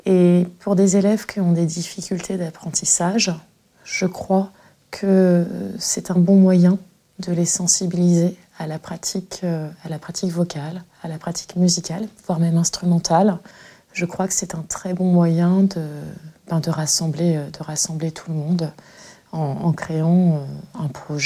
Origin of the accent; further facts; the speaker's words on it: Le Havre, Normandy, France; born there; Je suis née au Havre, j'ai été dans un établissement à 5 minutes du collège où j'enseigne. Et étant donné que je suis très métissée